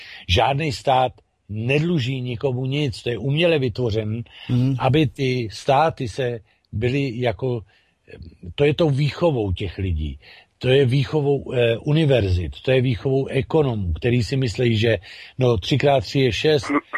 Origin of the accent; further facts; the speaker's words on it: Bohemia, Czechia; moved away; To je třeba důvod, proč já jsem odešel z Čech, že jo? Kvůli tomu, jak to tam bylo.